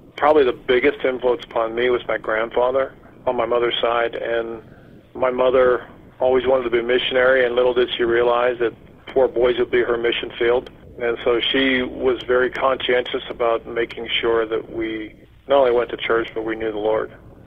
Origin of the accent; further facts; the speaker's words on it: Pittsburgh, Pennsylvania, United States; moved away as an adult; now in Indiana, United States; No, actually, I grew up in Pennsylvania, a suburb of Pittsburgh, so that makes me a Pittsburgh Pirates fan.